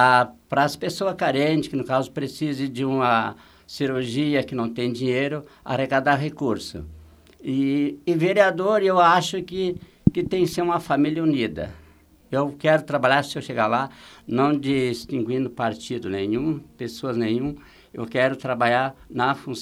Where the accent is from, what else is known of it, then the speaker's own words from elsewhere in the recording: São Joaquim, Santa Catarina, Brazil; E eu sou natural de São Joaquim.